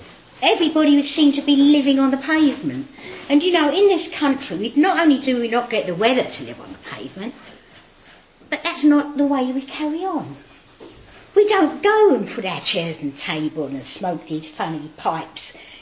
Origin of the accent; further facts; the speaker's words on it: Catford, London, United Kingdom; also born or lived in Deptford; I come from Catford, Lewisham, Blackheath, and the radical change there is beyond belief.